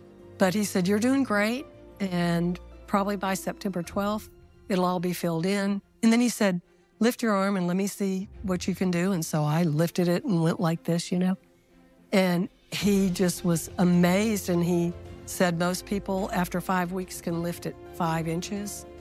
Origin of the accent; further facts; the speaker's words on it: Yukon, Oklahoma, United States; also born or lived in Fort Worth; I'm from Yukon, Oklahoma, just outside of Oklahoma City. But I used to live in Fort Worth